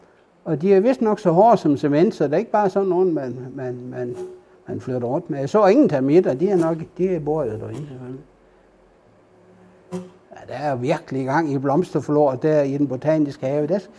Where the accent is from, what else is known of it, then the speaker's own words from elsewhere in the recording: Åbybro, North Denmark Region, Denmark; Når jeg besøger en kirkegård op i Åbybro, hvor jeg kommer fra